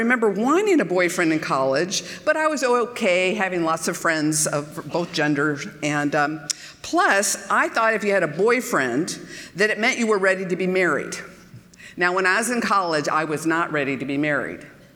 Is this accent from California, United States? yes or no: yes; California, United States; I grew up in California, so we didn't say bless your heart, but you know.